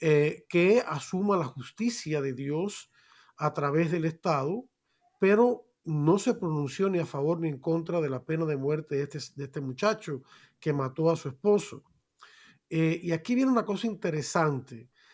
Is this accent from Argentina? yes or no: no; Cuba; moved away; yo soy cubano y hemos sufrido, los que hemos emigrado de Cuba, el comunismo y la dictadura